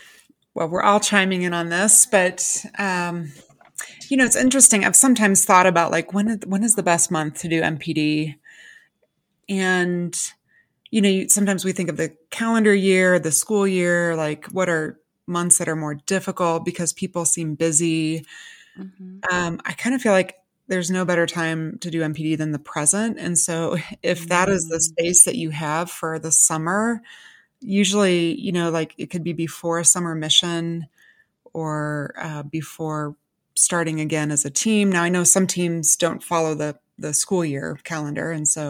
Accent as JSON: {"language": "English", "region": "Illinois", "country": "United States", "lives_now": "Colorado Springs, United States", "said": "I currently live in Colorado Springs, which has been one of my favorite places to live. I'm from the Chicago suburbs"}